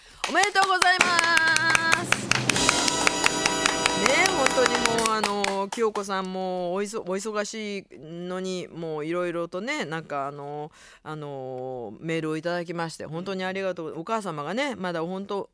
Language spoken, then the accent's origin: Japanese; Tokai, Japan; 我が地元東海地区にも